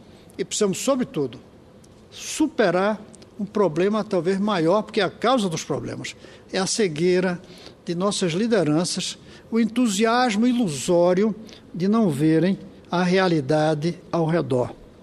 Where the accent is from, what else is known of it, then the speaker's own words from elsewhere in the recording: Brazil; como brasileiro